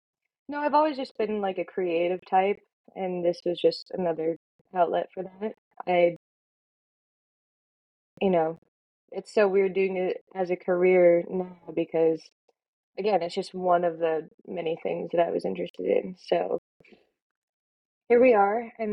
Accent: Montana, United States; played in my hometown of Montana.

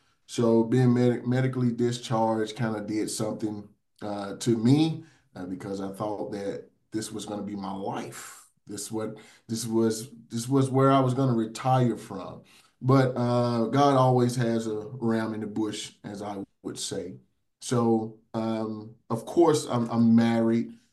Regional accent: Ware, Mississippi, United States; So I grew up in Ware, Mississippi, very small town. It was a football town.

